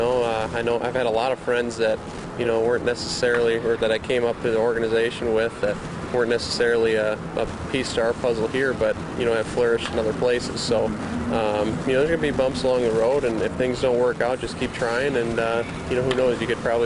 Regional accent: St. Paul, Minnesota, United States; I grew up in St. Paul, Minnesota, mm-hmm. which is about 5 or 6 miles from where we play today in Target Field.

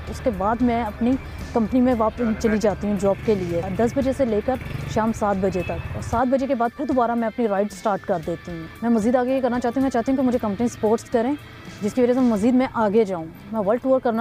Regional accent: Lahore, Punjab, Pakistan; اور میں لاہور کی رہنے والی ہوں۔

